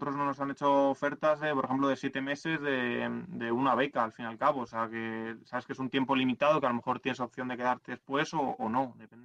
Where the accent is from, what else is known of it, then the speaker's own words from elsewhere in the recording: Madrid, Community of Madrid, Spain; gente que somos de Madrid capital